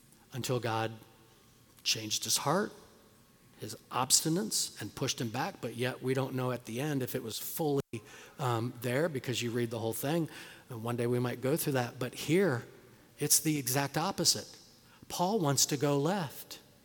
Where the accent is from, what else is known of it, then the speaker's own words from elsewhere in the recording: United States; I'm American. I owe nobody nothing.